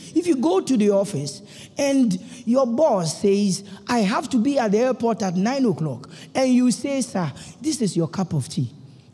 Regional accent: Ashanti, Ghana; I am naturally from the Ashanti Kingdom. I realized recently that in our Ashanti language, there is no word for cousin.

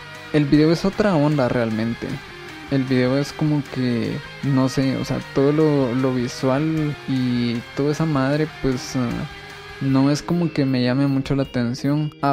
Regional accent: Guatemala; crecí como muchas familias en Guatemala, con muchas, ¿qué sería? Con muchas carencias de muchas cosas, ¿no?

